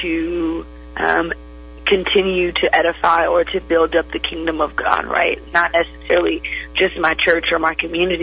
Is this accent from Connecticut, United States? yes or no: yes; Connecticut, United States; I'm originally from Connecticut. And I don't remember, I was born into a Christian family on both sides.